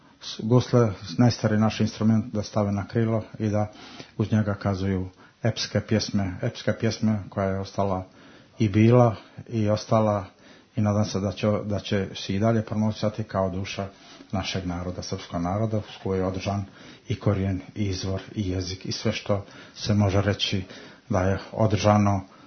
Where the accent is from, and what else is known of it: Kolašin Municipality, Montenegro